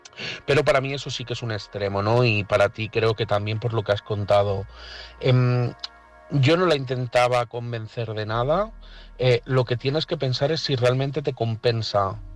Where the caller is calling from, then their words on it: Madrid, Community of Madrid, Spain; de Madrid